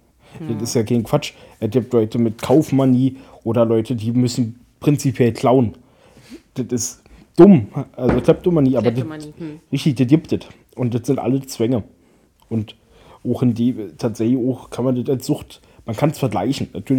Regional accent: Germany; Ey, zum Glück komme ich aus Deutschland.

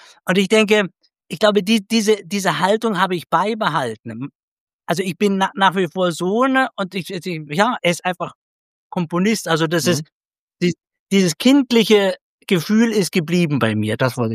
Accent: Ticino, Switzerland; ich bin im Tessin aufgewachsen

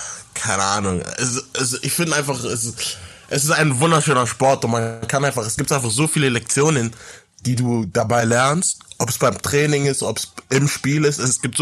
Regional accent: Munich, Bavaria, Germany; now in United States; Ich komme aus München, Deutschland natürlich.

